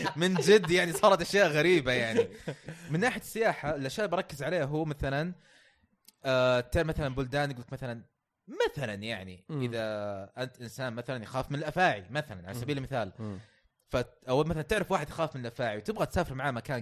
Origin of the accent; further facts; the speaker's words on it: Riyadh, Riyadh Province, Saudi Arabia; طب إحنا عندنا في السعودية ما عندنا مترو صح؟